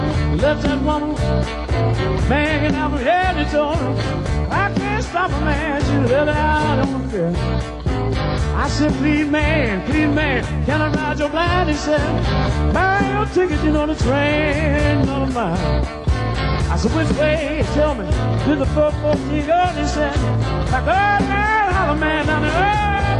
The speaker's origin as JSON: {"language": "English", "region": "Alabama", "country": "United States", "said": "You know, I'm from Alabama, and I can't get it out of my system."}